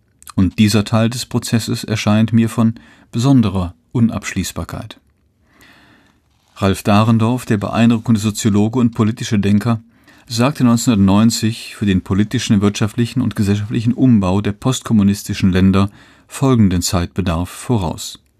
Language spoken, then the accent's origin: German; East Germany, Germany